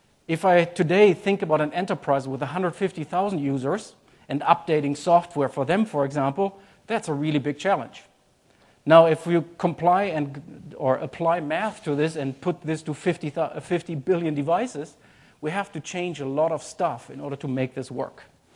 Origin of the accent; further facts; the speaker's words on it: Germany; English is a second language; As you might hear from my name and some of my accent, I'm a German.